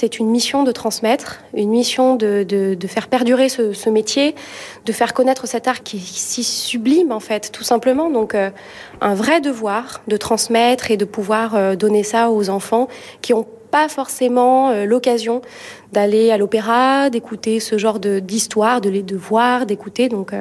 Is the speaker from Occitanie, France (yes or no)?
yes; Occitanie, France; moi je viens du sud de la France, donc des très grandes maisons vers Perpignan, des maisons d'opéra, il n'y en a pas beaucoup